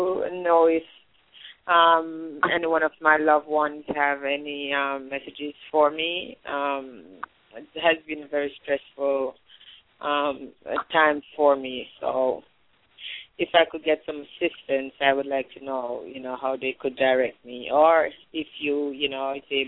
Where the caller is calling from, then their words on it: Connecticut, United States; I'm calling from Connecticut.